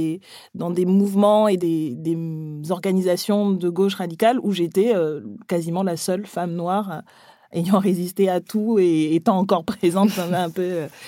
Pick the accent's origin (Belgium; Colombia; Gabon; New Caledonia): Gabon; Libreville, Estuaire; also born or lived in Montpellier, France; now in Paris, France; je suis une femme noire. Une femme noire née en Afrique, au Gabon. Donc, une Africaine de Montpellier, puisque j'ai grandi à Montpellier. Et parisienne depuis peu